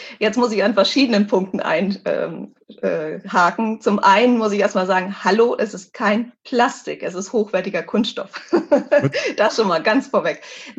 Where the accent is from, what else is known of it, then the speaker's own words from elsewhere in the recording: Hanover, Lower Saxony, Germany; born there; in Hannover, in meinem Geburtsort